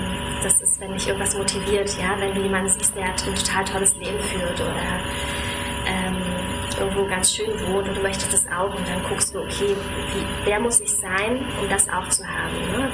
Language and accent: German; Berlin, Germany; Ich wohne in Berlin, ich komme aus Berlin, bin hier geboren und aufgewachsen und ja, lebe und arbeite hier.